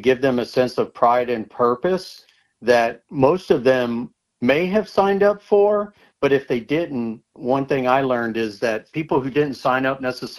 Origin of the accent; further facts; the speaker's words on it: the South, United States; as they would say, you know, growing up in the South